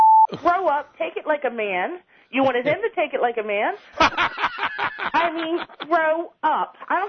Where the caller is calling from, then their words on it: Maryland, United States; I'm from Maryland.